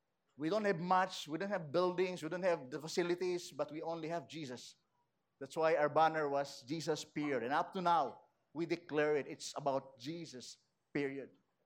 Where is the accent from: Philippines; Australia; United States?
Philippines; Zamboanga, Zamboanga Peninsula; I'm from Zamboanga, but I'm an Ilonggo.